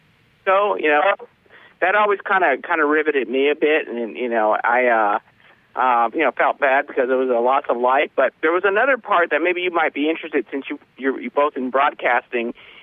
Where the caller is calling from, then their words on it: Santa Fe Springs, California, United States; Santa Fe Springs